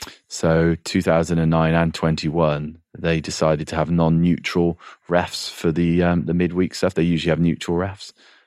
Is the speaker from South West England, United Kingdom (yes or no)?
yes; South West England, United Kingdom; I'm from the Forest of Dean, so I can say that.